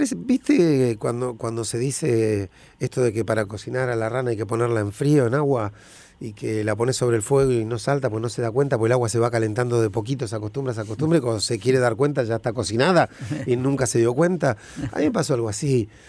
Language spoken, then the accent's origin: Spanish; La Matanza, Buenos Aires Province, Argentina; born there; Nací en La Matanza. La Matanza es un distrito enorme, es casi una provincia en sí misma, La Matanza.